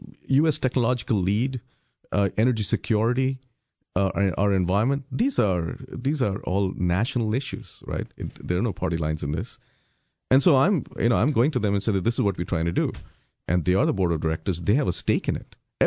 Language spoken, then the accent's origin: English; California, United States; And I'm from California, the Bay Area, where it never snows.